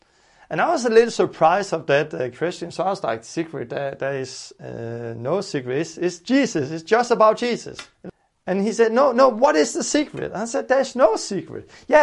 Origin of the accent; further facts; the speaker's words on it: South Africa; It's only 1 minute and I'm from South Africa